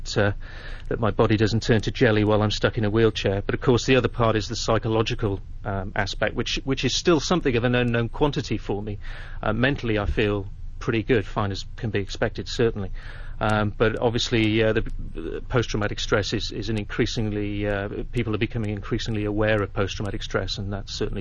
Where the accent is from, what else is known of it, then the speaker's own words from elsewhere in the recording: Cardiff, Wales, United Kingdom; I'm back with my parents in my hometown of Cardiff.